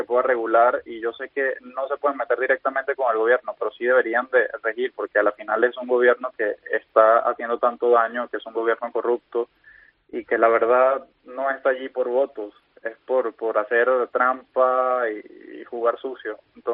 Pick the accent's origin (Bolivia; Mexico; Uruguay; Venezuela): Venezuela; accent: Venezuelan; parecía de hecho más Venezuela que Ecuador, o sea, yo veía más personas en la calle hablando mi propio acento, o sea, hablando con mi acento que ecuatorianos